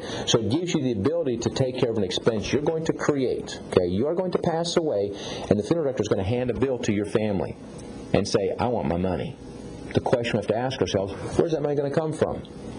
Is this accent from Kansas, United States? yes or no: yes; Hays, Kansas, United States; I was raised in the funeral business. I grew up in a funeral home. I grew up in Hays, Kansas.